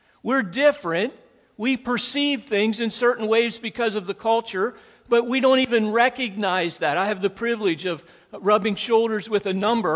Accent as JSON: {"language": "English", "country": "United States", "said": "what my perspective is as American Christian. Because I grew up in my culture."}